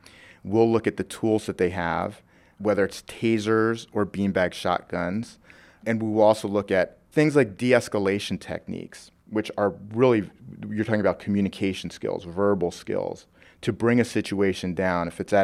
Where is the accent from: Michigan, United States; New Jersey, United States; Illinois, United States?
New Jersey, United States; I grew up in New Jersey, and it was a very common occurrence if you were African American and you were perceived to be in the wrong neighborhood.